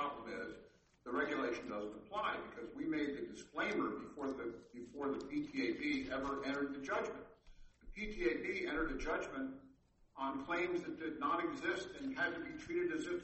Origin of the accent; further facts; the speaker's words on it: Los Angeles, California, United States; I'm a lawyer from Los Angeles.